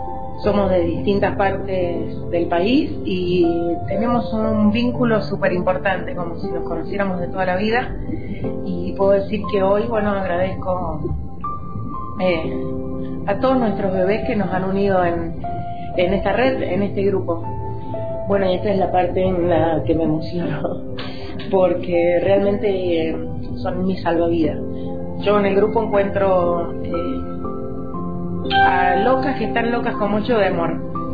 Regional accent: San Rafael, Mendoza, Argentina; soy mamá de … soy de San Rafael, Mendoza.

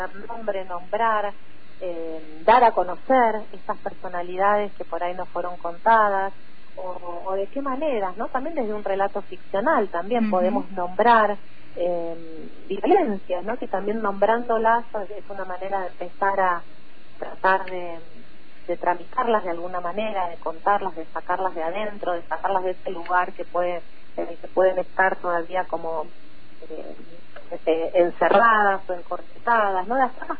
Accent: Quilmes, Buenos Aires Province, Argentina; Quilmes, que es de donde soy yo, al sur del conurbano bonaerense

